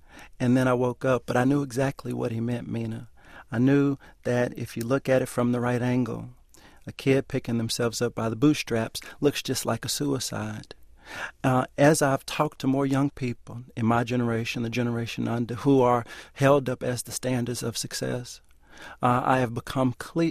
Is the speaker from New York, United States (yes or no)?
no; Texas, United States; I'm from Texas where football is everything